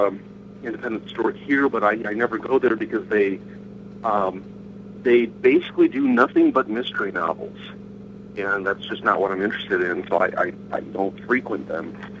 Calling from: Cedar Rapids, Iowa, United States; Cedar Rapids, Iowa.

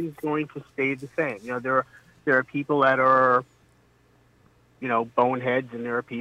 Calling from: Riverhead, New York, United States; I'm calling from Riverhead.

